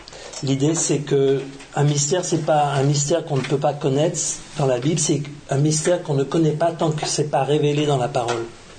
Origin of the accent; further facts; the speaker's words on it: Saint-Mandé, Île-de-France, France; born there; Je suis né à Saint-Mandé, à l'hôpital militaire Béraud.